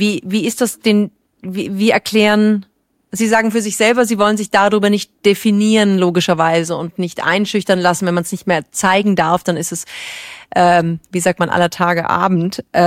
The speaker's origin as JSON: {"language": "German", "town": "Munich", "region": "Bavaria", "country": "Germany", "tie": "born there", "said": "der in Deutschland geboren ist, gebürtig aus München kommt."}